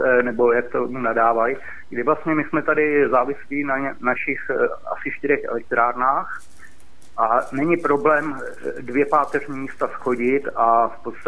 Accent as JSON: {"language": "Czech", "town": "Jihlava", "region": "Vysočina Region", "country": "Czechia", "said": "já jsem teda z Jihlavy"}